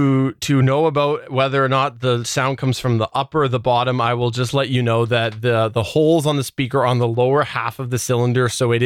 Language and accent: English; Canada; from my perspective as a Canadian user who has never uploaded any music up to the Amazon Music services